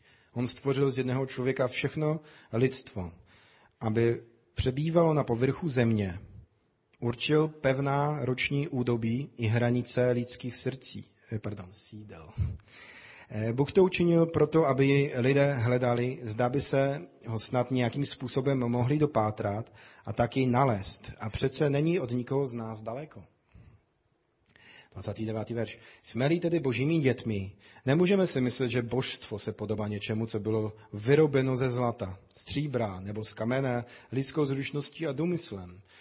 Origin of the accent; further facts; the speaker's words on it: Poland; Czech is a second language; já jsem Polák, vy jste Češi